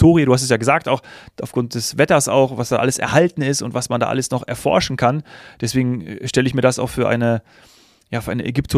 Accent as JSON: {"language": "German", "region": "Hesse", "country": "Germany", "tie": "born there", "said": "ich komme gebürtig aus Nordhessen"}